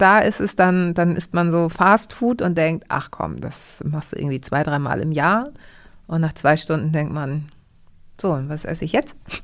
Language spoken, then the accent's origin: German; Hamburg, Germany; in Hamburg geboren und bin auch bei einer deutschen Tagesmutter groß geworden. Also ich habe immer schon besser Deutsch gesprochen als Griechisch